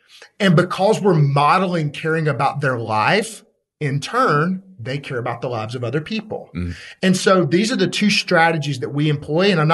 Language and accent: English; Birmingham, Alabama, United States